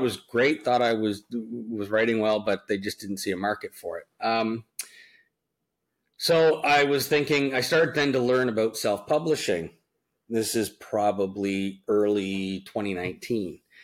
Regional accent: Ontario, Canada; I live in Toronto and I grew up in Ontario.

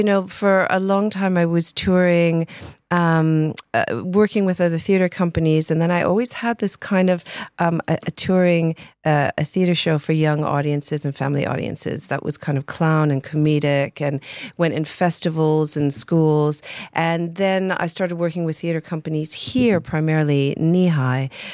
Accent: Toronto, Ontario, Canada; moved away as an adult; Originally, I am from Toronto, Canada, and I moved here about 17 years ago.

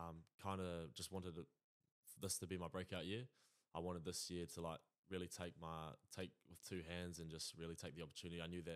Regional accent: Blenheim, Marlborough, New Zealand; And with my mum and dad, I grew up in Blenheim most of my life, which has been nice.

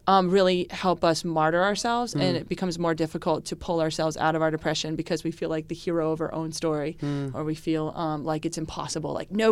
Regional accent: Vermont, United States; I grew up in Vermont, you know.

